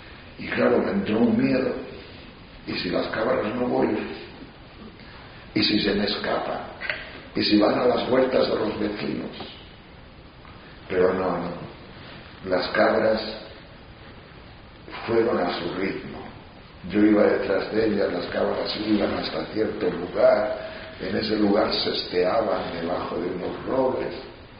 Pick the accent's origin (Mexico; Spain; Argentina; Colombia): Spain; Tejerina, Castile and León; por el monte Galaad, por las montañas de mi pueblo de Tejerina.